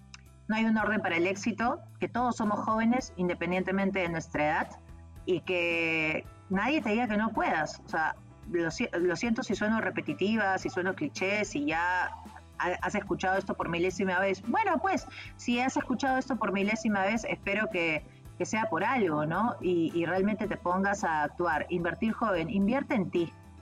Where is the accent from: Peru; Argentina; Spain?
Peru; yo soy peruana